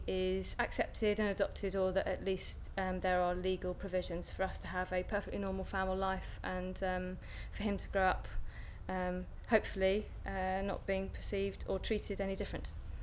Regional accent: Sevenoaks, South East England, United Kingdom; I grew up in Sevenoaks in Kent in the height of convention.

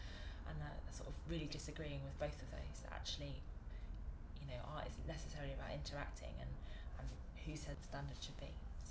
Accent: London, United Kingdom; I check that every day, I'm a Londoner.

